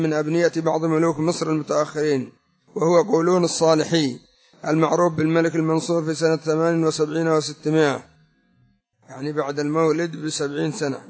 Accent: Yemen; فمثلا عندنا في اليمن مع توافر الشيعة ومع كثرة الشيعة قد وجد من ينكر عليهم

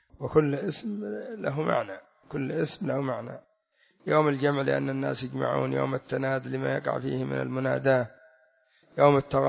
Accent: Yemen; الذي يسمونه عندنا في اليمن كرسي الزيدية

